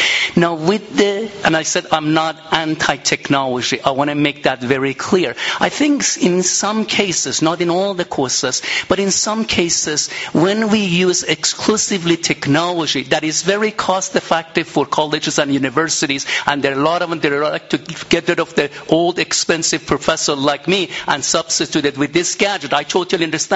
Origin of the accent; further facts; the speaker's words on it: Vermont, United States; I'm from Vermont, and I tell my beloved Congressman Bernie Sanders, there is nothing free.